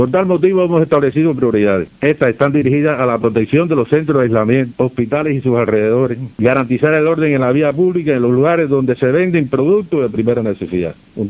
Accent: Cuba; la obligación normal que tenemos como ciudadanos cubanos

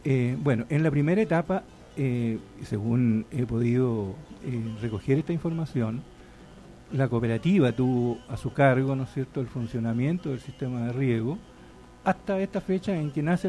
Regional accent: O'Higgins, Chile; moved away; yo soy colchagüino de tomo y lomo. Llegué aquí en el año 62. Para el Mundial. Una familia numerosa, somos 6 hermanos

